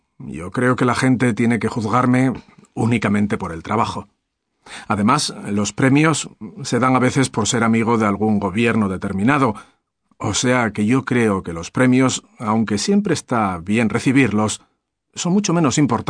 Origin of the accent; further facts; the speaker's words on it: Badajoz, Extremadura, Spain; born there; also born or lived in Madrid; yo, por ejemplo, nací en una ciudad, en Badajoz, siempre tuve suerte de vivir en las afueras, ¿no? Entonces, en Badajoz, por ejemplo, las vistas que tenía yo de niño desde mi balcón eran del plácido río Guadiana.